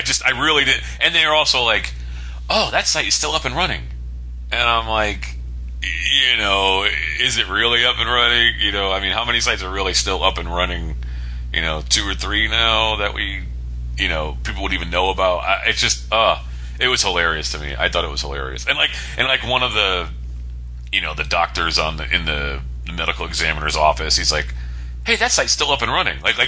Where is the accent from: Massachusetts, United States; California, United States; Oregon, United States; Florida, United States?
Florida, United States; she's obviously from Florida, which is always cool because we're from Florida.